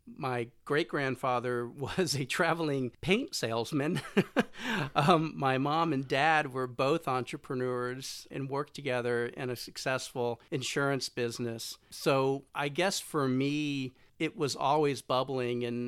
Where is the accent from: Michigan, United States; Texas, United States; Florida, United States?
Florida, United States; Tampa; I'm from Tampa, Florida, where my parents still live today.